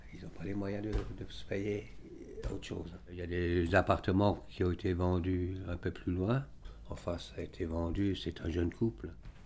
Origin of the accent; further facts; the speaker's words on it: Strasbourg, Grand Est, France; born there; Je suis né à Strasbourg, près des Halles. Et après, quand j'avais 2 ans, on est venu ici.